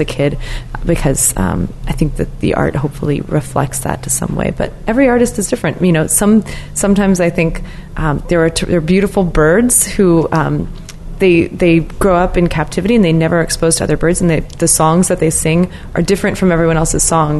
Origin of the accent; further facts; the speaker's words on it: the South, United States; also born or lived in New Jersey; I'm a pretty social, outgoing person, and I do think I learned that from growing up in the South.